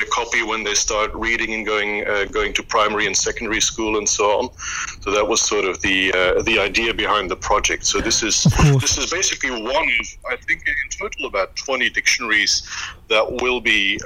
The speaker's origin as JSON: {"language": "English", "region": "Flanders", "country": "Belgium", "first_language": "Dutch", "second_language": "English", "said": "So I'm Flemish. My native language is Dutch."}